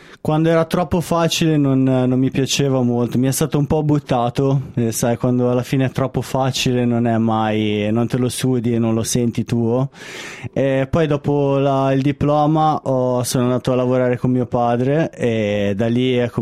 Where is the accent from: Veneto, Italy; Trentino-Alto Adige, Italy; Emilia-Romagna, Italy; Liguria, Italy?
Liguria, Italy; Chiavari; Io sono di Genova, Chiavari più precisamente.